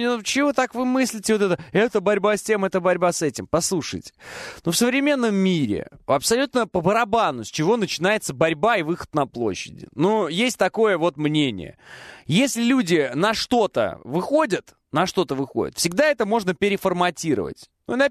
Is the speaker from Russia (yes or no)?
yes; Russia; я россиянин, русский человек.